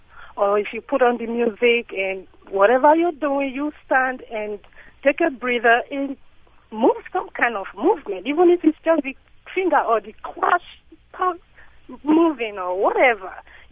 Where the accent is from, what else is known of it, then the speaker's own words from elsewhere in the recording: Nigeria; Like I said, I'm originally from Nigeria.